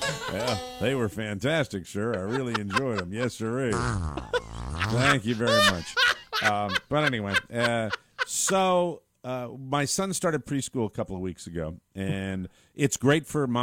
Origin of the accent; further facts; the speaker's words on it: Ireland; Because you know, I'm Irish.